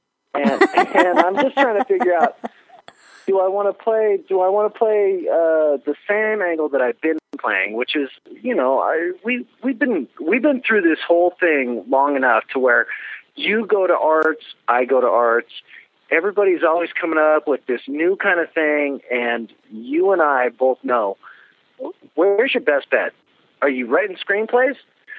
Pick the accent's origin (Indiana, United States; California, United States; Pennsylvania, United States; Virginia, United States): California, United States; Norwalk; born there; Norwalk, California.